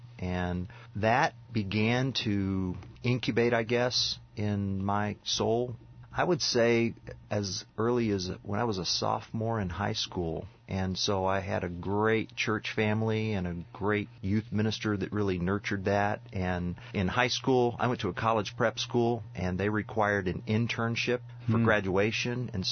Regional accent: Tulsa, Oklahoma, United States; Well, I grew up in Tulsa, Oklahoma

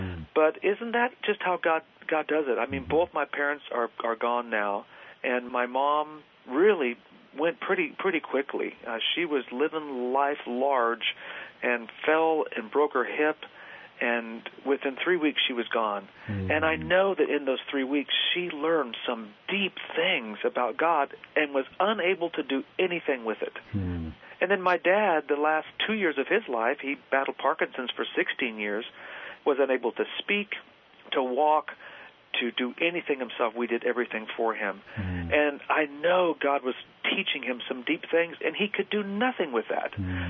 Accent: Argentina; born or raised there; also born or lived in Costa Rica

